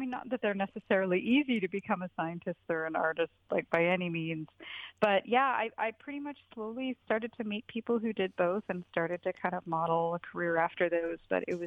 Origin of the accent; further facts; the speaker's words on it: Ottawa, Ontario, Canada; She grew up in Ottawa, which is also mostly where I grew up. And Ottawa is the capital of Canada, so it's it's no slouch in terms of cities, but it's not the biggest city. So there's a lot of kind of woods and nature around.